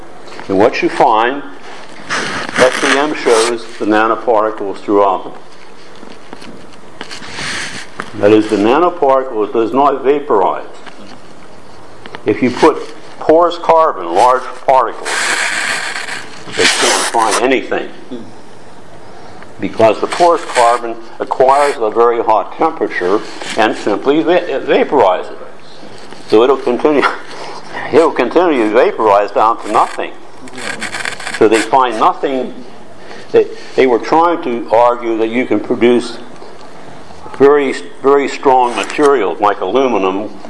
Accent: Mumbai, Maharashtra, India; I'm from Bombay. I brought these from India.

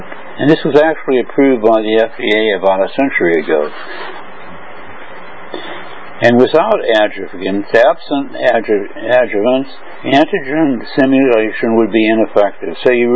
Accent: United States; now in Hong Kong/Berlin, Germany; I'm an American living in Hong Kong and Berlin.

